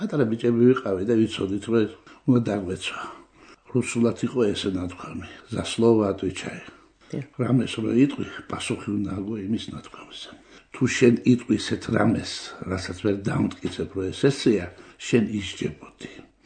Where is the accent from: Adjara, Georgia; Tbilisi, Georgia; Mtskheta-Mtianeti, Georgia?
Tbilisi, Georgia; მე გავიზარდე მთაწმინდა სოლოდაქში, შესაბამისად იმ თბილისში, რომელსაც უფლება ხატაროს სახელო თბილისია.